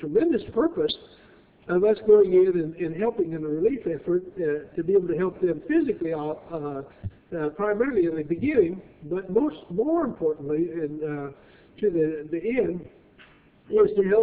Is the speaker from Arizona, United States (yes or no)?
yes; Arizona, United States; now in Georgia, United States; I live in Georgia at the present time, and my home state is Arizona.